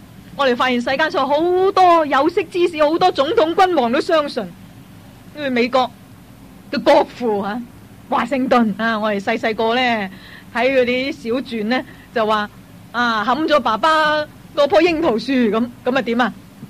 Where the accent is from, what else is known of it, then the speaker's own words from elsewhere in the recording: China; 我们中国人很喜欢烫鸡杀鸭，